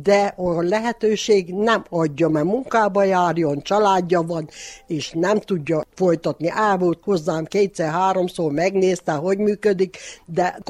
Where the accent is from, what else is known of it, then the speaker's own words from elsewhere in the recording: Máréfalva, Harghita, Romania; Máré falvi lakós, itt születtem, itt élek, 76 éves vagyok, és szövéssel foglalkozok.